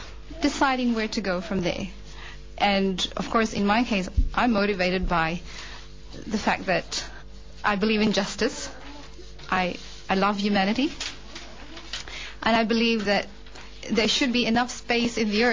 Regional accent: Australia; and then growing up in Australia, there's bound to be quite a fair amount of confusion

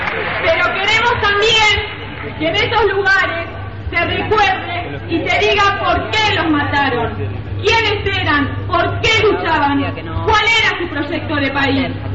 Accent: Buenos Aires, Argentina; born there; Nací aquí, en la ESMA. Aquí mi mamá … me trajo al mundo.

